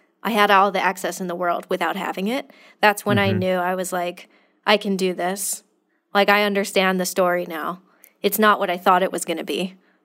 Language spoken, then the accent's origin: English; California, United States; because I'm from California.